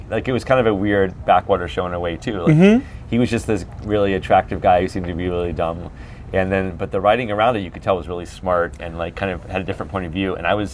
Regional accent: Atlanta, Georgia, United States; In Atlanta.

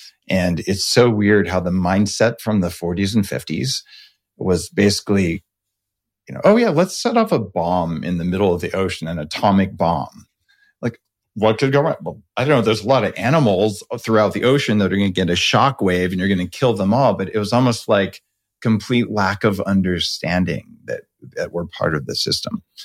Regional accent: New Mexico, United States; So interesting. I grew up in New Mexico.

